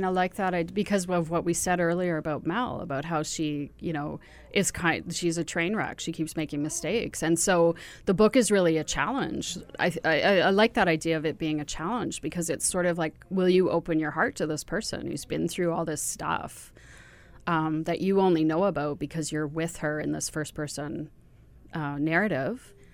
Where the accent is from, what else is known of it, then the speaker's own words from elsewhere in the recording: Ontario, Canada; I'm from Ontario originally.